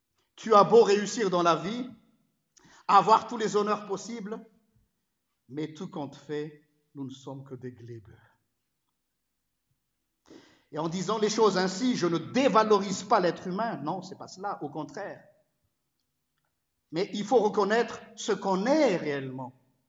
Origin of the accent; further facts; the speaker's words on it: Madagascar; Vous savez, chez nous à Madagascar, sur les hauts plateaux